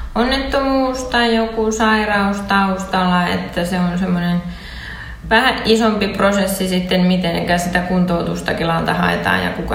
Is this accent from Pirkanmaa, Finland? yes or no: yes; Ylöjärvi, Pirkanmaa, Finland; moved away as an adult; also born or lived in Savonlinna / Lahti; now in Fuengirola, Spain; asustellut Tampereella ja Turussa ja Ahvenanmaalla ja Savonlinnassa ja Lahdessa. Että aika paljon on tullut kyllä kierrettyä, mutta sieltä Ylöjärveltä olen niin kuin kotoisin.